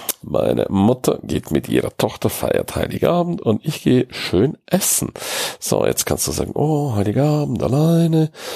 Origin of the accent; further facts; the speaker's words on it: St. Moritz, Graubünden, Switzerland; Ich bin in St. Moritz, in meiner Heimat.